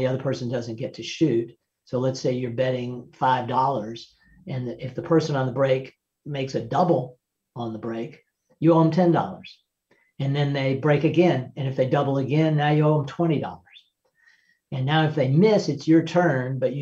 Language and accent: English; Nashville, Tennessee, United States; when I grew up in Nashville